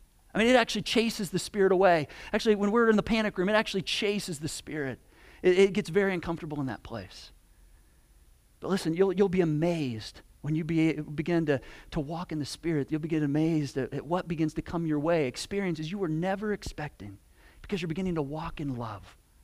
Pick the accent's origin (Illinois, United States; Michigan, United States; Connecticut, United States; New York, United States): Michigan, United States; I mean, Michigan, I grew up in Michigan. It was never this way.